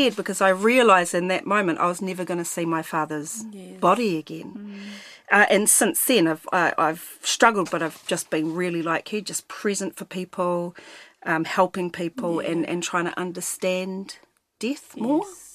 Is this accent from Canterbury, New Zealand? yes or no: yes; Christchurch, Canterbury, New Zealand; I'm from Christchurch. They have closed coffins down, you know, Pākehā funerals.